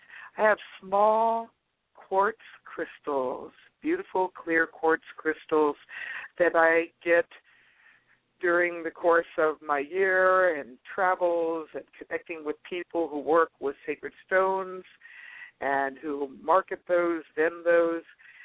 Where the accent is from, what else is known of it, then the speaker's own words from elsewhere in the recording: East Coast, United States; Well, I grew up on the East Coast, and the East Coast of America, in particular, the Delaware, Maryland, Virginia area, has been home to me during vacation times